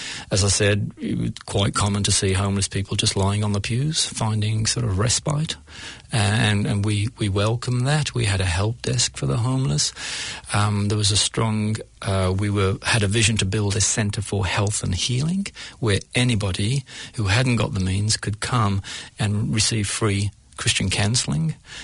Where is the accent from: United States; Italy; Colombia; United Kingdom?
United Kingdom; England; now in New Zealand; As an English person, I've seen a fair bit of terrorism down the years